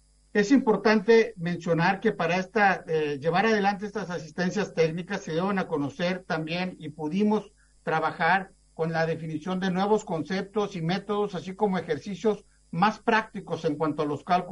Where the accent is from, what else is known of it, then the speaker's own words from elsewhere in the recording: Mexico; now in Santiago, Chile; ahora sí, como mexicano, desearles la mejor de las suertes